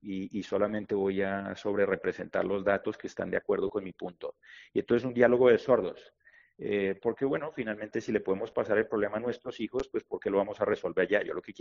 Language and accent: Spanish; Colombia; Argentina, Venezuela, Colombia, de donde vengo yo